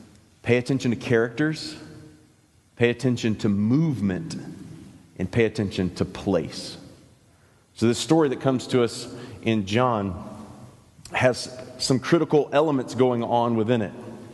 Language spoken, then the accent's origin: English; Deep South, United States; Now, I'm from the Deep South, and pastors have for a long time had great hypotheses about what Jesus might have written in the ground there.